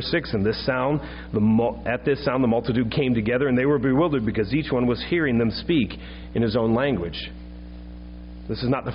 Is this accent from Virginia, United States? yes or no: yes; Virginia, United States; I went, "I'm from Virginia. That's literally the South."